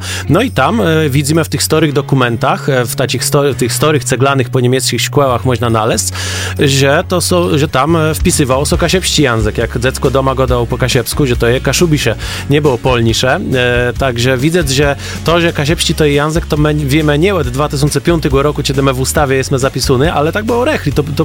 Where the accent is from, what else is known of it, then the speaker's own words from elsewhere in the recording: Pomeranian Voivodeship, Poland; my nie jesteśmy ani Płelosie, ani Niemce, my jesteśmy kasiebi, my jesteśmy stąd.